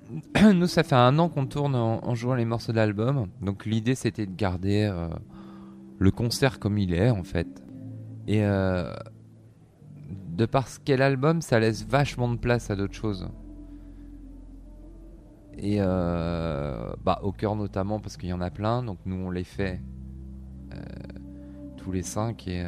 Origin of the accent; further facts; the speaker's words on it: Brittany, France; Je suis breton donc aussi